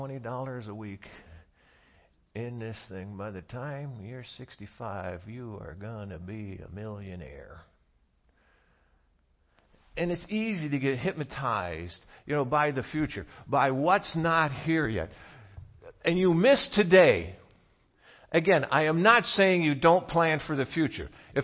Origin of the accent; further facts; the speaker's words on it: Dalton, United States; Dalton's the town where Jane and I grew up, the town where we met, and the town that, in many regards, I would tell you doesn't exist anymore.